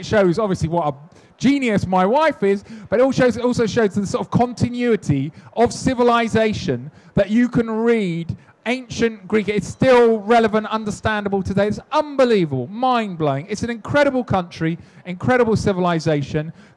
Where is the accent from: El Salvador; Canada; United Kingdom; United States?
United Kingdom; I love Blighty. I love being British